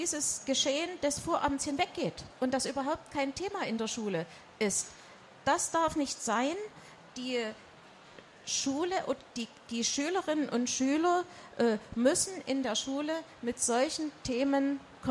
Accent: Saxony, Germany; Da bin ich eine Sächsin und da kämpfe ich auch für unsere Lehrerschaft

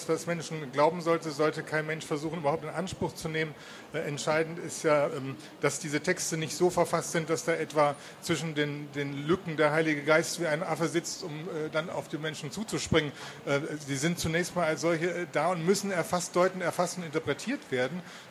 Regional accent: Prague, Czechia; Also ich komme ja aus Prag.

